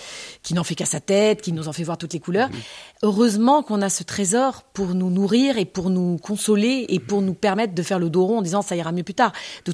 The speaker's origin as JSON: {"language": "French", "town": "Paris", "region": "Île-de-France", "country": "France", "said": "Ah non, en tant que Parisienne, non."}